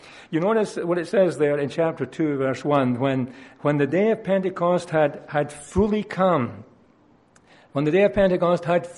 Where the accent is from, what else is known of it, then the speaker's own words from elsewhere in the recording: Scotland, United Kingdom; now in Canada; My wife and I are foreigners, in a sense. You will no doubt recognize that from my accent, coming as I do from Scotland, my wife from England. But we are Canadian citizens. We became Canadian citizens.